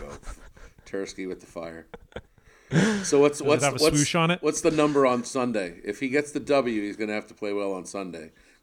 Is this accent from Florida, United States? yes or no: yes; Miami, Florida, United States; you know, I grew up in the late 80s, early 90s in Miami.